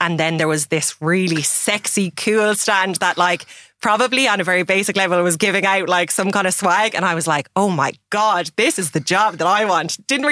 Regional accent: Ireland; now in Toronto, Canada; being an Irish person who lives abroad and talking to people in America and for me, people in Toronto, you get excited about the modern vibrancy of Ireland.

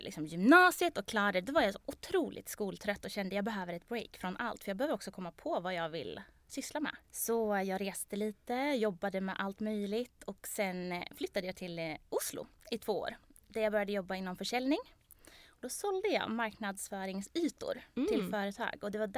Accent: Värmland, Sweden; now in Stockholm, Sweden; Jag är född och uppvuxen i Värmland. Ur skogen snackar vi.

